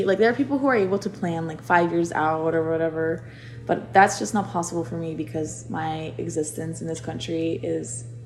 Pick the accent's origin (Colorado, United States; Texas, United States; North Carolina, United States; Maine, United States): Texas, United States; now in Austin, United States; I'm from the Panhandle, and so I think being undocumented there is a lot harder than it is being like in Austin.